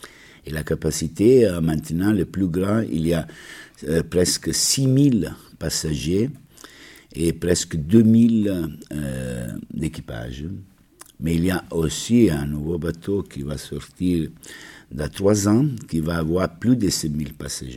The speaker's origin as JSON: {"language": "French", "country": "Italy", "said": "je suis italien aussi"}